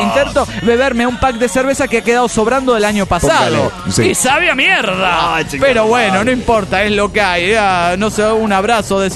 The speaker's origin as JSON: {"language": "Spanish", "town": "Rosario", "region": "Santa Fe", "country": "Argentina", "said": "soy el canalla de Rosario, Argentina."}